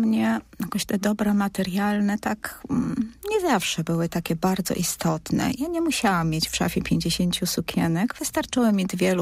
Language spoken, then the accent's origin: Polish; Podlaskie Voivodeship, Poland; Tak, to jest Podlasie, tak, to jest region, z którego pochodzę.